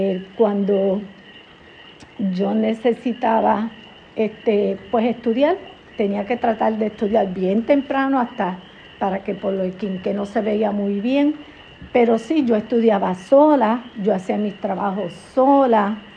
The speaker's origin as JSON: {"language": "Spanish", "town": "Cabo Rojo", "country": "Puerto Rico", "tie": "born there", "said": "Nací en Cabo Rojo, Puerto Rico."}